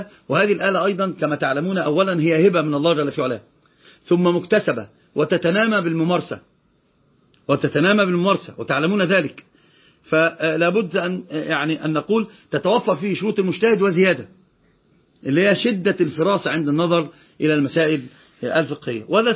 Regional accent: Egypt; وضبط عندنا في مصر ضبط ثالث

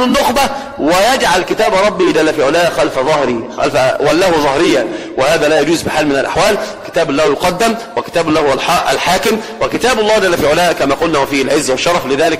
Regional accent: Upper Egypt, Egypt; والتمسك بكتاب الله عندنا في الصعيد أو في الأرياف أو في المدن

